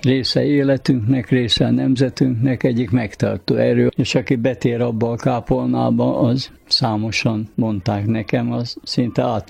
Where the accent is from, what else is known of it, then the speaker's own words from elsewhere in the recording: Hungary; born there; Nagyon szeretem ezt a hazát, ide születtem, és ízig vérig hazafiának érzem magamat